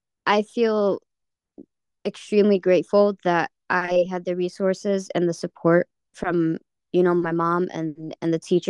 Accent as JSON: {"language": "English", "country": "United States", "said": "they were asking me who I am and just very amazed that I was from America."}